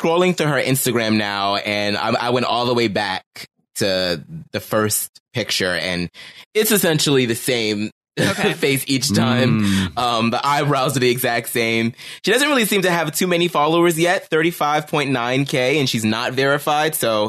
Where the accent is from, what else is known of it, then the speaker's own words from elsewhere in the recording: Pittsburgh, Pennsylvania, United States; but I'm from Pittsburgh.